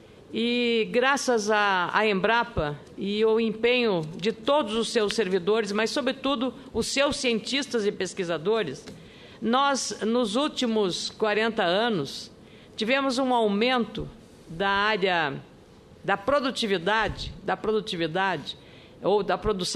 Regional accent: Rio Grande do Sul, Brazil; eu sou do Rio Grande do Sul, e com muito orgulho

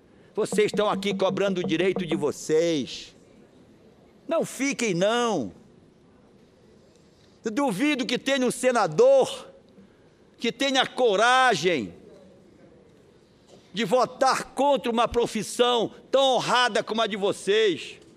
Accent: Pará, Brazil; Porque eu sou interiorano. Me criei e nasci no interior. Estou todo final de semana no interior do Pará.

